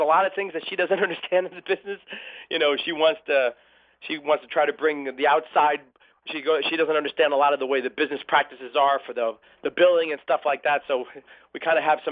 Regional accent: Saratoga, New York, United States; one of my best friends growing up in Saratoga, Matt Musiker, is his agent.

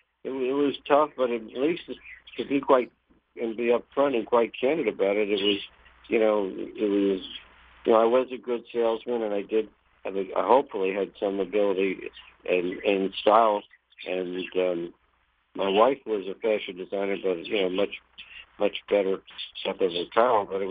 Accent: Oceanport, New Jersey, United States; I was from Oceanport, New Jersey, where Monmouth Park is, Mike. And it was a very small, I went to a small grammar school

